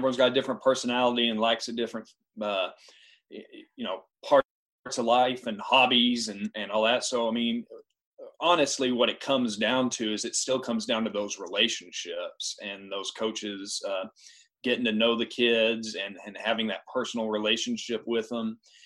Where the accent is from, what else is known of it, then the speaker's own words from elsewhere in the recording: Lubbock, Texas, United States; Yeah, so I'm originally from Texas. I grew up in Lubbock, and third generation legacy at Texas Tech.